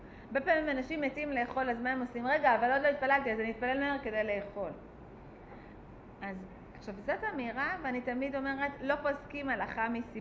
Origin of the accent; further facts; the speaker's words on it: Beersheba, Southern District, Israel; אני במקור מבאר שבע, פעם ראשונה שהייתי פה, כאילו זה היה וואו.